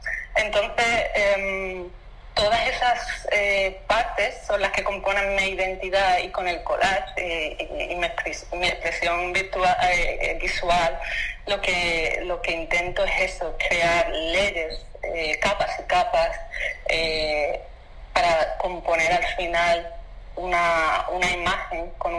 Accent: Seville, Andalusia, Spain; born there; also born or lived in Germany; Nací en Sevilla, en España, he estado viviendo en Alemania, pero también ahora estoy aquí.

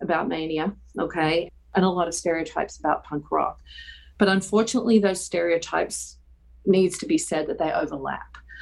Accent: Australia; now in North Carolina, United States; I'm a psychiatric mental health nurse practitioner here in North Carolina. I'm originally from Australia, and I grew up there

